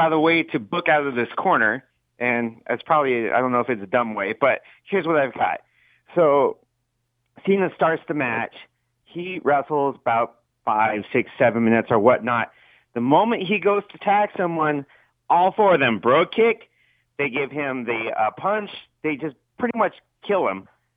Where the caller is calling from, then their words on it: Las Vegas, Nevada, United States; in Las Vegas.